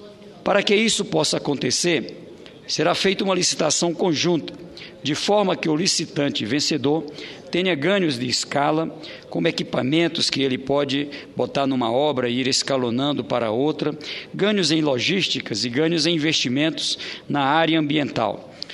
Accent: Oeiras, Piauí, Brazil; ligando a minha cidade natal, Oeiras, à cidade de Santa Rosa

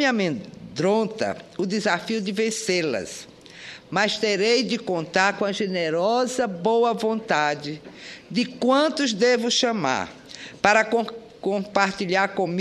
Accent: Mossoró, Rio Grande do Norte, Brazil; com a intercessão de Santa Luzia, padroeira de minha terra, Mossoró

